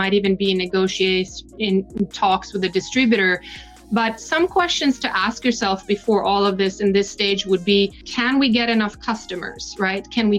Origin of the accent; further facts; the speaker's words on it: Norway; English is a second language; moved away as an adult; now in United States; Very quickly, I'm originally from Norway. I moved to the US to go to college. I went to New York first in 1995